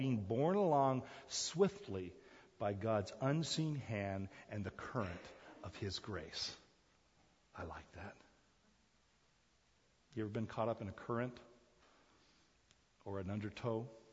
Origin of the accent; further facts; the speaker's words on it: South Korea; I grew up in Korea, as you know, and every summer we would go to the beach there.